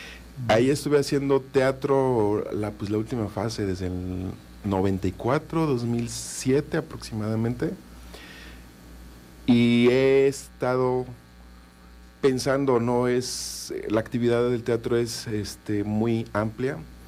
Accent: Zacatepec, Morelos, Mexico; born there; nací en Zacatepec, un 17 de julio de hace muchos años. De 1980. Tengo 45 años.

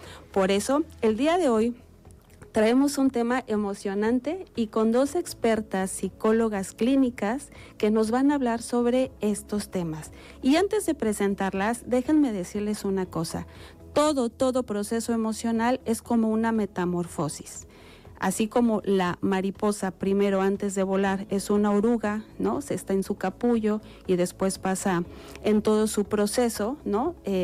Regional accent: Mexico; un día donde todavía tenemos muchas emociones derivadas del partido que todos vivimos como mexicanos en el Mundial.

